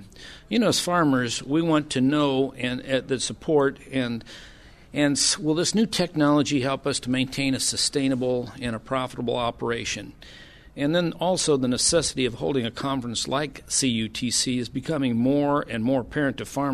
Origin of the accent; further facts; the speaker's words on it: Auburn, Illinois, United States; I am from Auburn, Illinois, which is in about the middle of the state of Illinois. We grow corn and soybeans